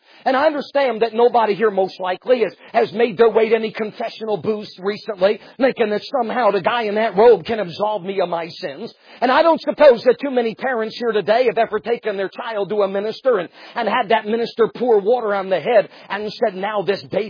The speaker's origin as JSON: {"language": "English", "region": "Connecticut", "country": "United States", "tie": "born or raised there", "said": "I mean, where I live in Arizona and where I grew up in Connecticut, religion's much different."}